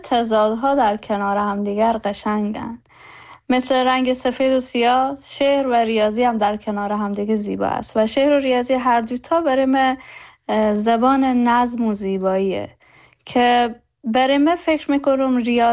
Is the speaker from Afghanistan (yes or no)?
yes; Herat, Afghanistan; زادگاه من هرات هست، و هرات جاییست که در هر کجای جهان که باشم فرق نمیکنه